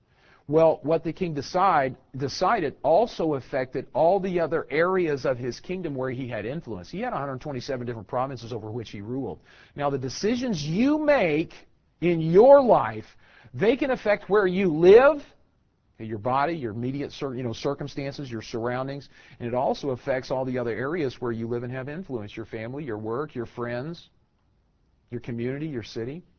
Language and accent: English; Missouri, United States; I grew up in Missouri, sorry.